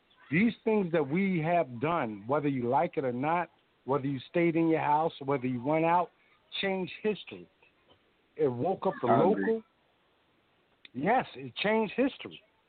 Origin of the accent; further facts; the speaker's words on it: Philadelphia, Pennsylvania, United States; I'm 53 years old. I was raised in West Philadelphia.